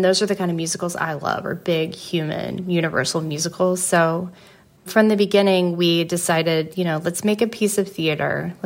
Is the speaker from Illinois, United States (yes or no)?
no; North Carolina, United States; And I'm from North Carolina. And Nick Sparks actually lives there now. And the book of the notebook takes place in North Carolina. And Allie is actually from my hometown.